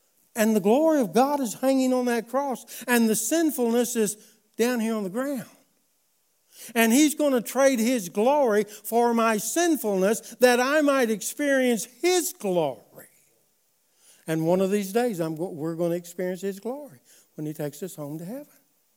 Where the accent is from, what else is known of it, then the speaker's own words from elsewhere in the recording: Spavina, Oklahoma, United States; I remember I grew up in Spavina, Oklahoma, over here on the lake. I went to school at Strang, Oklahoma, great big Strang, Oklahoma.